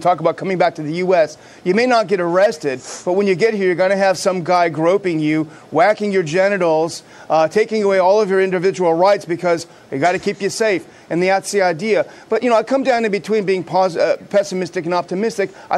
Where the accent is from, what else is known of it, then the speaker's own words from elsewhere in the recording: United States; I'm an American.